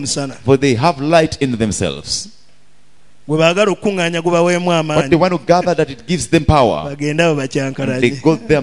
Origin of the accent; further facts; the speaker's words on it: Kayabu, Uganda; English is a second language; I'm from Kayabu in Uganda.